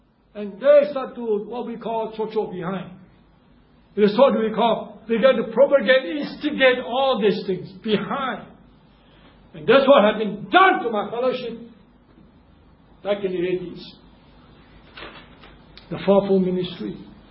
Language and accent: English; Singapore; So what we do as a Singaporean, we respect authority.